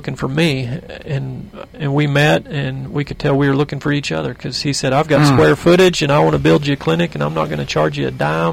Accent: Texas, United States; But I'm from Central Texas, so I don't really know a lot of these folks out here.

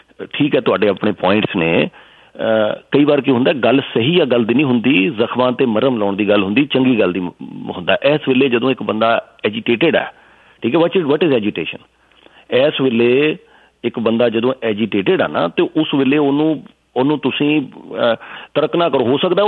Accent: Canada; ਸਭ ਤੋਂ ਪਹਿਲਾਂ ਮੈਂ ਕੈਨੇਡੀਅਨ ਹਾਂ, ਬਾਕੀ ਸਭ ਮੈਂ ਬਾਅਦ 'ਚ ਹਾਂ, ਮੇਰਾ ਧਰਮ, ਮੇਰੀ ਜ਼ਾਤ, ਮੇਰੀ ਬੋਲੀ ਸਭ ਬਾਅਦ ਦੇ ਵਿੱਚ ਹਾਂ

